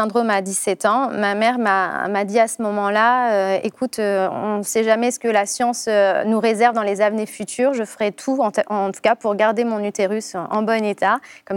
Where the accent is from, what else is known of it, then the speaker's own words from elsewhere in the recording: Cannes, Provence-Alpes-Côte d'Azur, France; monter à Paris, puisque je suis de Cannes